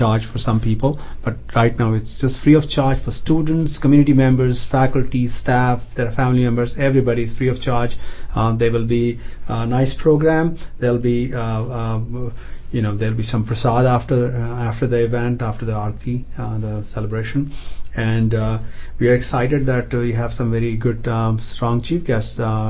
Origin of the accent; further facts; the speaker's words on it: India; moved away as an adult; I grew up in India for the first 30 years and I came here